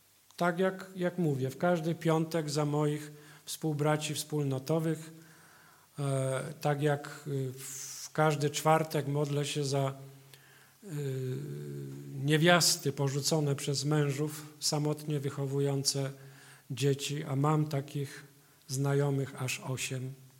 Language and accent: Polish; Poznań, Greater Poland Voivodeship, Poland; ja to tak jako poznaniak mówię